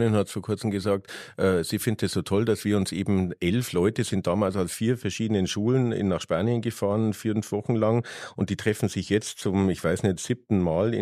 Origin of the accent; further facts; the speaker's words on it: Ingolstadt, Bavaria, Germany; ich bin in Ingolstadt aufgewachsen und ich spreche jetzt zum Beispiel hier im Interview ein bisschen anders, als wenn ich jetzt in Ingolstadt am Wochenende mich mit meinen Abiturfreunden treffe.